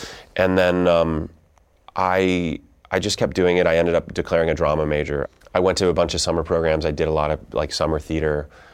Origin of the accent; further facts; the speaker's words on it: Columbus, Ohio, United States; I'm from Columbus, Ohio.